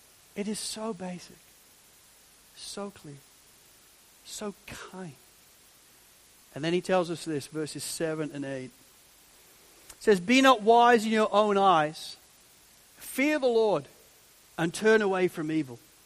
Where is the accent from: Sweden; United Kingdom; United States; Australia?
United Kingdom; England; growing up in England